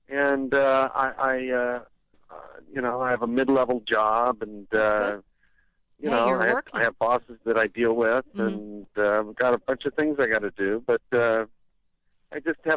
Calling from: Santa Monica, California, United States; I'm in Santa Monica.

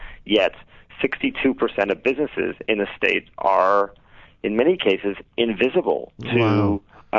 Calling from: Hollywood, California, United States; I'm in Hollywood.

